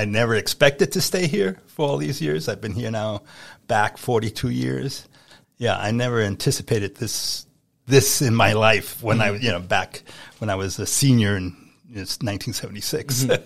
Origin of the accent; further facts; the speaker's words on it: New York, United States; I grew up in New York, in the Bronx.